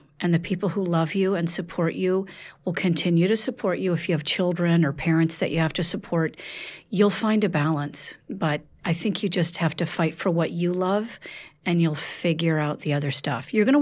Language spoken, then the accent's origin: English; Jackson, Mississippi, United States; born there; also born or lived in France; now in New York, United States; Well, I was born in Jackson, Mississippi, and I lived in 11 states and then moved to France, where I went to graduate school before settling in New York.